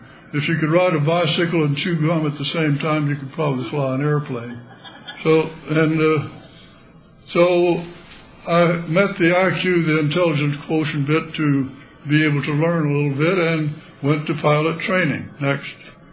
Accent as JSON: {"language": "English", "region": "Texas", "country": "United States", "tie": "born or raised there", "said": "I grew up in West Texas"}